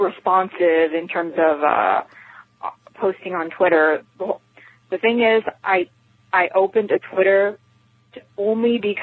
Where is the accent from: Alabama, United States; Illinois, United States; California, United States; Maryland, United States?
California, United States; I'm from the San Francisco Bay Area in the state of California.